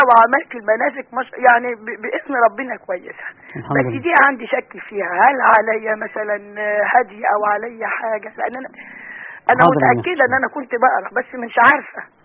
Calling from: Damietta, Damietta Governorate, Egypt; من دمياط بكلم حضرتك.

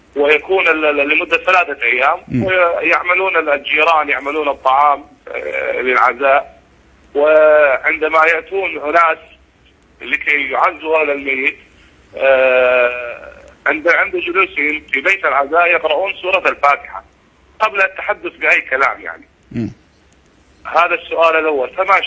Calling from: Mosul, Nineveh, Iraq; أنا من العراق من الموصل،

